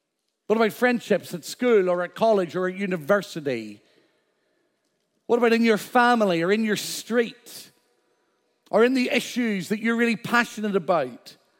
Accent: Northern Ireland, United Kingdom; I'm from Northern Ireland. By the way, you better get used to this accent.

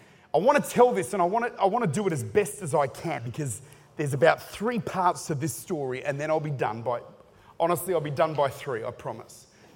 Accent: Australia; No, I'm from Australia.

